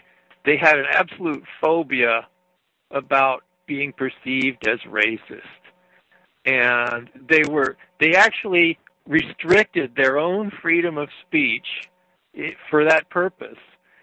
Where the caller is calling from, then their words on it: Florida, United States; in Florida.